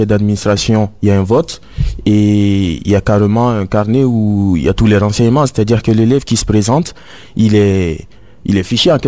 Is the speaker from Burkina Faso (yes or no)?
yes; Burkina Faso; Je suis d'origine africaine, je viens du Burkina Faso, pays de l'Afrique de l'Ouest.